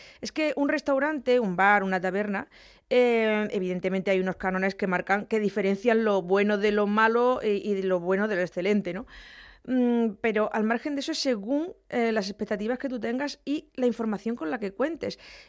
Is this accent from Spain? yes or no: yes; Andalusia, Spain; ya no solo hablar de mi pueblo, obviamente, los pedroches, ¿cómo son?